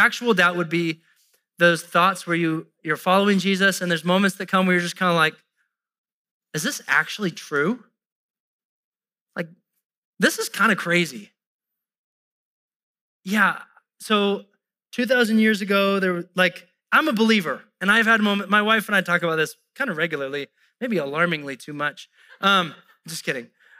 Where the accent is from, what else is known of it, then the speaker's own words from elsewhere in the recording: United States; I don't know how to pronounce it because I'm an American